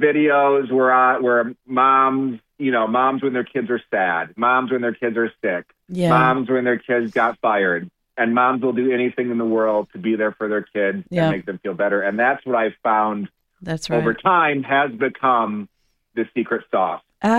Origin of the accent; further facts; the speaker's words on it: Michigan, United States; I have a good relationship with my mom, who still lives in Michigan, in my home, my hometown, my childhood home.